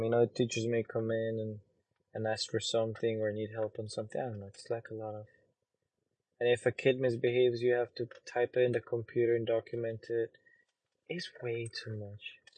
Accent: Mexico; So I'm just from Mexico. And even there, like in the border, we didn't have any Mexican holidays.

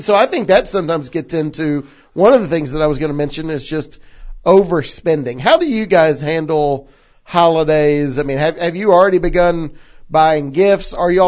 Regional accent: Farragut, Tennessee, United States; I grew up in Farragut.

